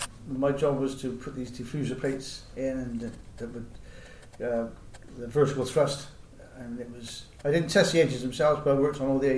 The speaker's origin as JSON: {"language": "English", "country": "United Kingdom", "lives_now": "New Zealand", "said": "I went and had my hair cut in a barber's in New Zealand, and obviously my accent. I wasn't talking like a dragon now. I was British."}